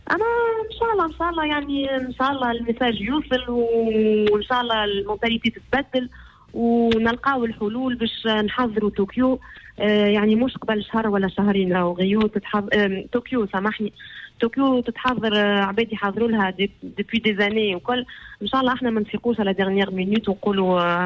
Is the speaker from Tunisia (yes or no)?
yes; Tunisia; انا يعني تونسيه في قلبي وفي في كل شيء